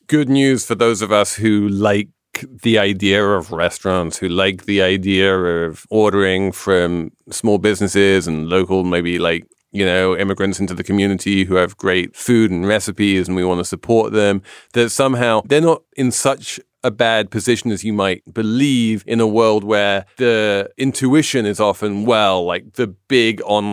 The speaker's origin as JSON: {"language": "English", "region": "New York", "country": "United States", "said": "because I'm a New Yorker who doesn't understand brands."}